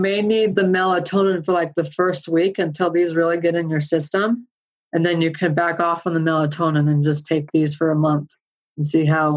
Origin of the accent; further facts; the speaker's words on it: Utah, United States; accent: Hicktown drawl; I'm like, no, I'm just from Hicktown, Utah. Got this Hicktown drawl.